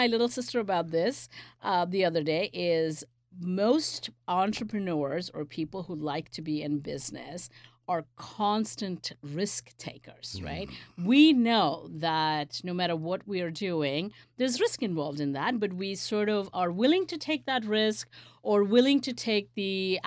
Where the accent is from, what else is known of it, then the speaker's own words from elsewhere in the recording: India; I'm from India. I was born in India.